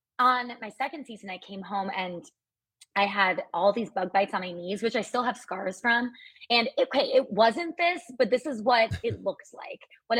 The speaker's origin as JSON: {"language": "English", "region": "Wisconsin", "country": "United States", "tie": "born or raised there"}